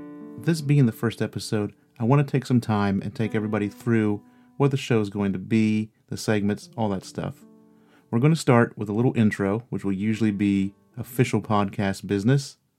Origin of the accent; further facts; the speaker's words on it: Casstown, Ohio, United States; One is because one of the sightings was in my hometown of Cass-Town, Ohio.